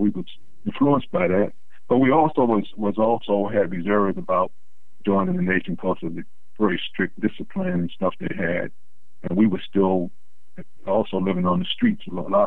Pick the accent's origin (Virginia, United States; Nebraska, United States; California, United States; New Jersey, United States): Virginia, United States; Roanoke; we're from the South originally. I was actually born in Roanoke, Virginia, also known as the Star City of the South. Some people would debate that, but that's my hometown nonetheless.